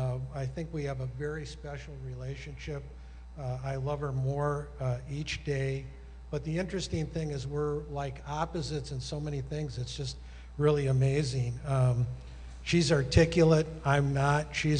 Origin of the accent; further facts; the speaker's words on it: Minnesota, United States; Now, I was born and raised in Minnesota, and we used to judge a bad winter was 2 weeks of 15 below